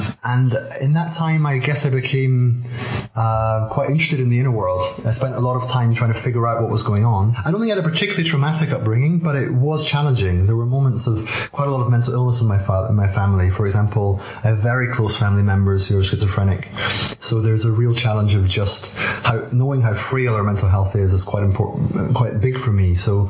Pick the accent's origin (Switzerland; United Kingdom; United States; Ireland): United Kingdom; Aberdeen, Scotland; born there; I was born in Aberdeen in 1977.